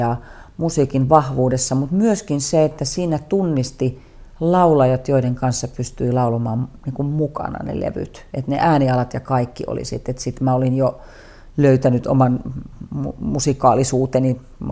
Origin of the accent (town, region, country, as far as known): Kuopio, North Savo, Finland; born or raised there; also born or lived in Imatra